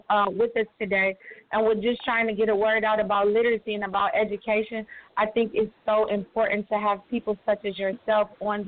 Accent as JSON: {"language": "English", "town": "East Cleveland", "region": "Ohio", "country": "United States", "tie": "born or raised there", "said": "I grew up in East Cleveland all the way into 1988, and then my mom moved across town, and I graduated from John F. Kennedy in 1990."}